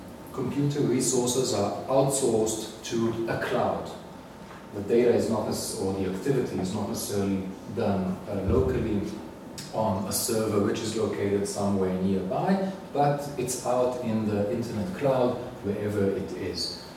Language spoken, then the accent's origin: English; Jerusalem, Jerusalem District, Israel; Google just last week started taking photography in my home country, in Jerusalem in this case.